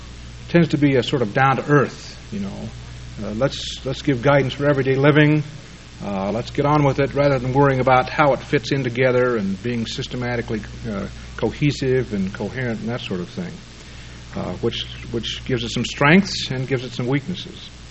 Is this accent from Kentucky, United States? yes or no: no; Green River, Utah, United States; I grew up in Utah, in what I jokingly refer to as the garden spot of southeast Utah, Green River.